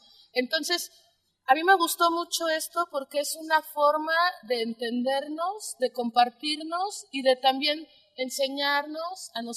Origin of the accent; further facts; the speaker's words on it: Azcapotzalco, Mexico City, Mexico; toco el saxofón y vengo del DF, de Azcapo.